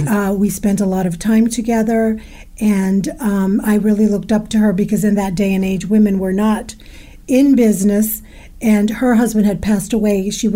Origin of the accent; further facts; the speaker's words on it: Cuba; moved away; I kept saying to Hank that the ink must be running through my veins because we came from Cuba in 1959